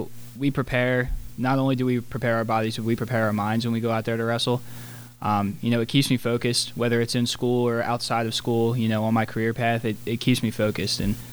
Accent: Valley Forge, Pennsylvania, United States; Valley Forge, Pennsylvania.

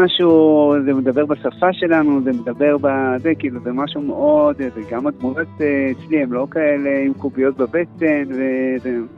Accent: Jerusalem, Jerusalem District, Israel; אני במקור ירושלמי, אני מכיר את ירושלים.

